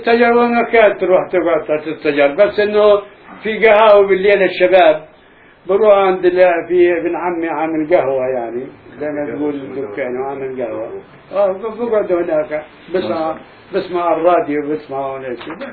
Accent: Jammasin, Palestine; على الجمسين إحنا.

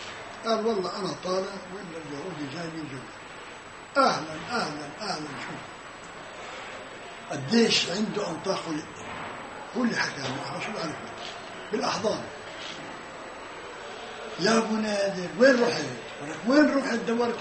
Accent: Palestine; هو يهودي وأنا فلسطيني مسلم.

